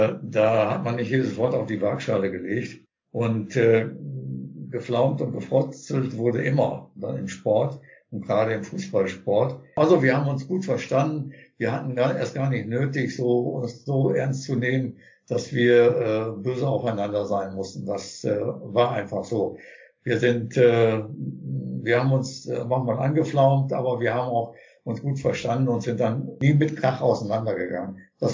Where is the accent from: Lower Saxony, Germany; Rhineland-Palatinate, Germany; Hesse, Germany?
Lower Saxony, Germany; Nordhorn; Ich bin gebürtiger Nordhorner, bin 74 Jahre alt